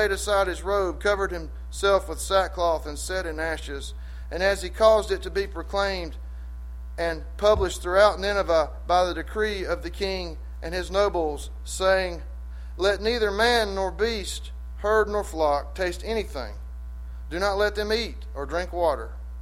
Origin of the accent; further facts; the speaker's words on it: Hickory, North Carolina, United States; I was born and raised in Hickory, and so was my wife.